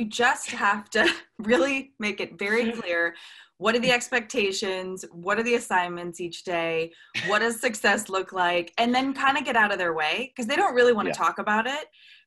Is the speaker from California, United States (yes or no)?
yes; Newport Beach, California, United States; Yeah, I grew up in Newport Beach, California, which—